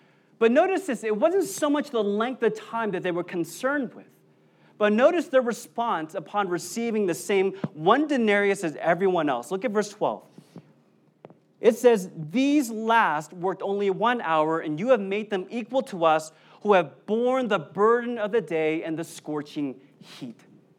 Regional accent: Sacramento, California, United States; now in Bay Area, United States; And so I'm a Kings fan, okay? Because I'm from Sactown, okay?

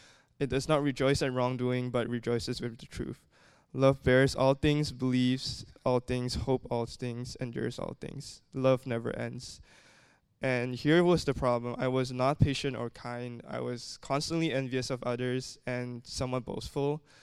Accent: Malaysia; I was born and raised in Malaysia, a small, predominantly Muslim country in Southeast Asia.

